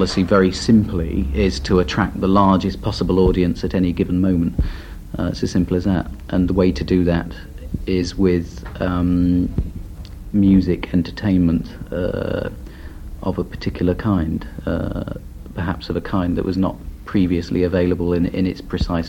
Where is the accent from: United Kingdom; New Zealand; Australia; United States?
United Kingdom; Newark, East Midlands; moved away; also born or lived in London; I came from Nottingham originally, or very close to Nottingham. I came from Newark originally. From there, I went to London about 10 years ago.